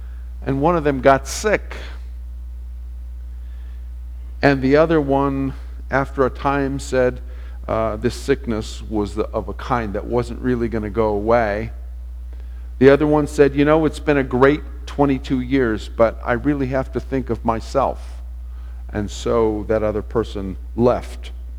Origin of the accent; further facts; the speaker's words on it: West Coast, United States; I was in my hometown on the West Coast this past week